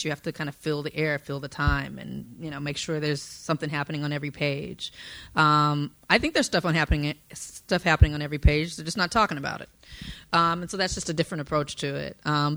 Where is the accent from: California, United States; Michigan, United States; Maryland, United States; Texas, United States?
California, United States; Compton; So during the 90s, I'm from Compton, South Central.